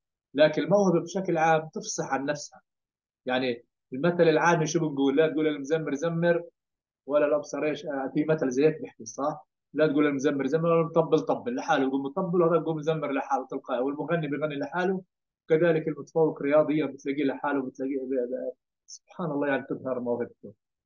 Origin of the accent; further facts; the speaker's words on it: Jordan; اذا درجه القطع عندنا بالاردن احنا 2%